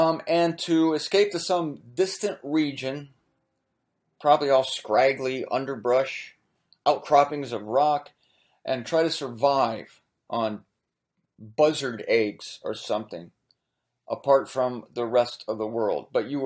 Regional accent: Ohio, United States; centrally located breaker station in Akron, near Akron, Ohio. That figures, sorry. I'm not speaking bad of my home state, or am I?

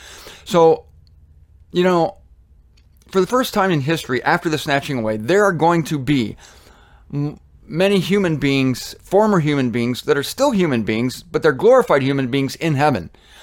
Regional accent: Canton, Ohio, United States; They used to tell me in the Catholic Church when I was a kid growing up in Catholic school, going to school at St. Joan of Arc in Canton, Ohio, that my guardian angel was sitting next to me.

